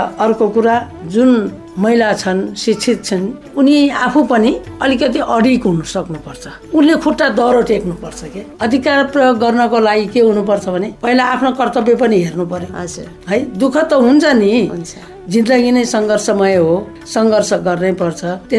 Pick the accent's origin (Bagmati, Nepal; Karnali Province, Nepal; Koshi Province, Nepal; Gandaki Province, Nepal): Gandaki Province, Nepal; Gorkha; born there; मेरो जन्म थलो त गोर्खा हो।